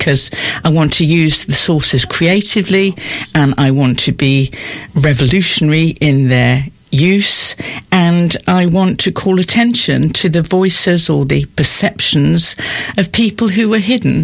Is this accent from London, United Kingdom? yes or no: no; Nottingham, East Midlands, United Kingdom; moved away as an adult; now in Portsmouth, United Kingdom; I grew up in Nottingham, although I have, of course, been in Portsmouth for far longer than I was in Nottingham, but I left Nottingham at 18, never to return. All my family were miners.